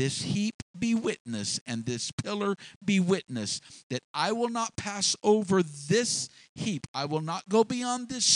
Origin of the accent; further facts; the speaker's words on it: Bakersfield, California, United States; I come from Bakersfield area, the Kern River, and when that river is mighty and raging and you want to get across it